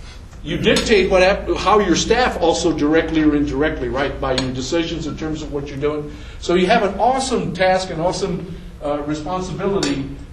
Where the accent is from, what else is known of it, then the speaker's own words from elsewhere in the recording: El Paso, Texas, United States; I grew up in Ranchland, across from Ranchland Hills Middle School. Anybody knows where that is in the Lower Valley?